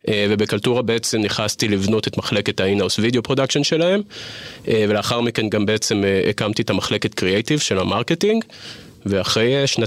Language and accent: Hebrew; Jerusalem, Jerusalem District, Israel; now in Herzliya, Israel; 36, נשוי לעומר, אבא למיכאל ומאיה, גר בהרצליה היום. אני ירושלמי במקור.